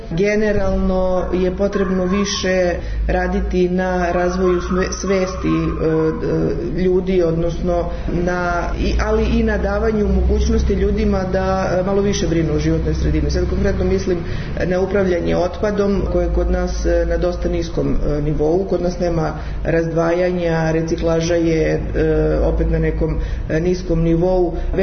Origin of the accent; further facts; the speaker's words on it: Serbia; se i radi i na svetskom nivou, a i mi kod nas u Srbiji radimo